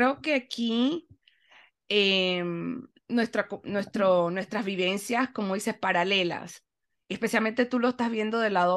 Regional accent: Panama City, Panamá, Panama; born there; obviamente nací en la capital, en Panamá

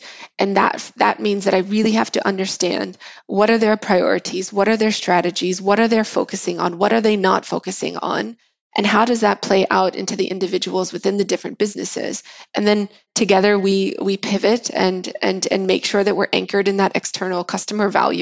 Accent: United States; moved away; I mean, I'm American, I grew up in the US, away from public transportation. Closest thing was the use of the DC Metro. Now I come in, I live in Europe, I don't own a car

